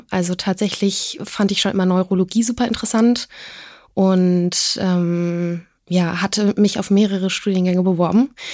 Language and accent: German; Frankfurt, Hesse, Germany; born there; ich bin gebürtige Frankfurterin und habe am Goethe-Gymnasium in Frankfurt an der Messe mein Abi gemacht.